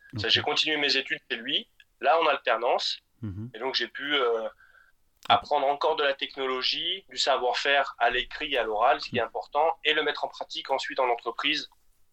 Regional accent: Toulon, Provence-Alpes-Côte d'Azur, France; oui, je viens de Toulon et très tôt j'ai voulu avoir un travail manuel.

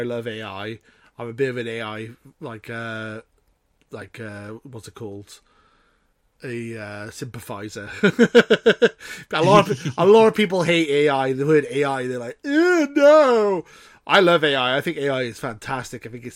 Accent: Wales, United Kingdom; Well, I'm Welsh, so I should be a farmer, really.

